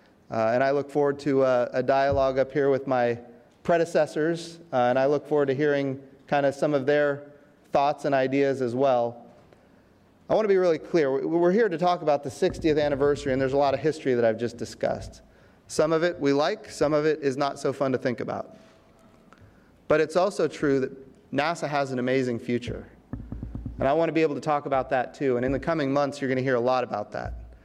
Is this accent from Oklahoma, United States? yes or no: yes; Oklahoma, United States; A lot of people in this room have heard me as a member of Congress talk about weather because I come from Oklahoma